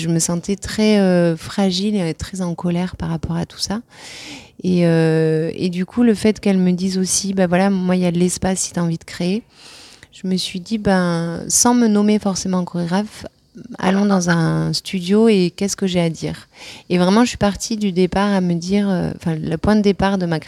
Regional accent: Carcassonne, Occitanie, France; also born or lived in Montpellier / Istres; je suis native de Carcassonne. Je suis née à Carcassonne.

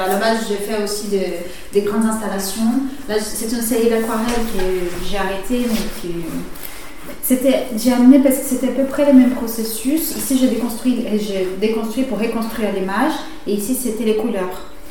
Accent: Brazil; now in France; Mais à la base, je suis brésilienne.

